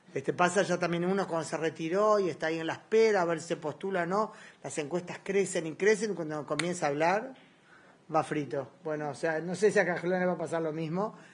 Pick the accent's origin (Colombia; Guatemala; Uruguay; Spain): Uruguay; Yo pienso que con el nuevo gobierno, como uruguaya digo